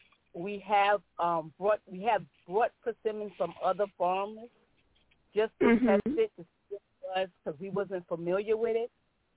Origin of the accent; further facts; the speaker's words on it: Brooklyn, New York, United States; We grew up in Brooklyn, New York. We don't have a clue about a farm